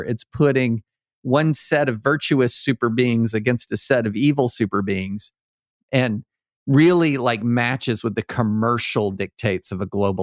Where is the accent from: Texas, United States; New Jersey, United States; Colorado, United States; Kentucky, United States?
Kentucky, United States; Georgetown; And by the way, I grew up in Georgetown, Kentucky, which is just north of Lexington.